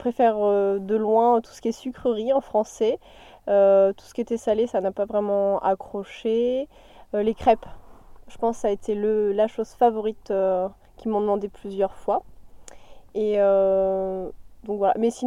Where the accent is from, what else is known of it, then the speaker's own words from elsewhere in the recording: France; accent: French; Je n'ai jamais pris l'accent australien parce qu'ils ont toujours trouvé mon petit accent français très mignon. Donc quand on m'entend parler anglais, on sent bien que je suis française.